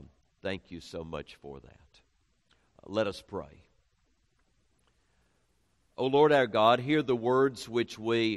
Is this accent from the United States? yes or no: yes; Waynesville, North Carolina, United States; born there; I was born in Waynesville, North Carolina, and then I went off to Davidson College